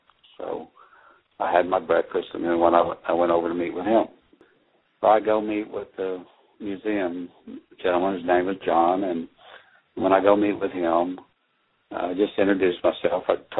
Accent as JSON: {"language": "English", "region": "Oklahoma", "country": "United States", "said": "I'm from Oklahoma. I've learned a lot of Native history, and I have some Native bloodline"}